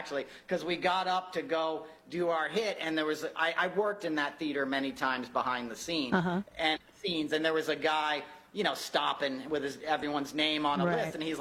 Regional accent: United States; You know, just as an American, as a sports fan, as somebody who worked in broadcast live television

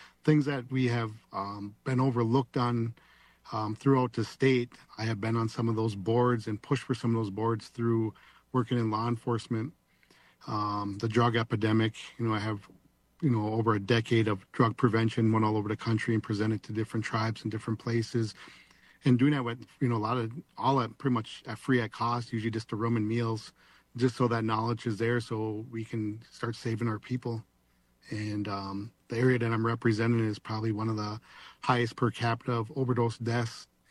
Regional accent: Cass Lake, Minnesota, United States; born or raised there

